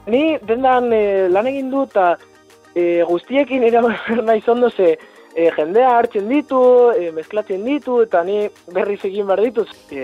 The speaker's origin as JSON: {"language": "Basque", "town": "Galdakao", "region": "Basque Country", "country": "Spain", "said": "Galdakaokoa naiz, 17 urte ditut"}